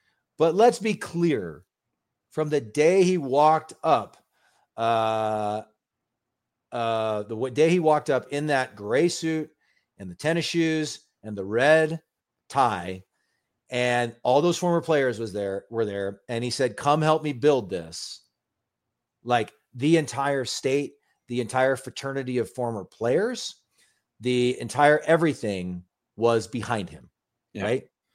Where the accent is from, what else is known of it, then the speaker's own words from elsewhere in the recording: Nebraska, United States; But again, like I grew up in Nebraska. I played there.